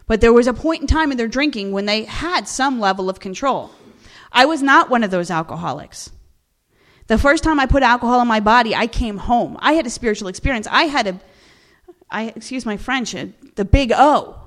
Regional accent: New Jersey, United States; I have to admit, I'm from Jersey. I have a colorful vocabulary.

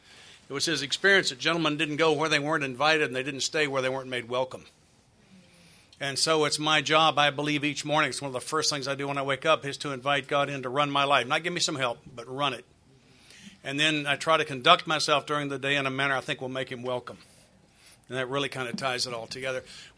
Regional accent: the South, United States; I can't pray that fast. I'm from the South.

